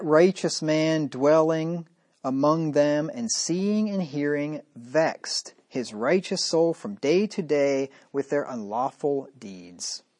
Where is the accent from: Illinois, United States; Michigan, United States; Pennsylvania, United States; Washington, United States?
Pennsylvania, United States; moved away as an adult; now in Missouri, United States; I've lived in Missouri longer than I have lived in any other place since I moved from Pennsylvania, where I was born 23 years ago after graduating high school.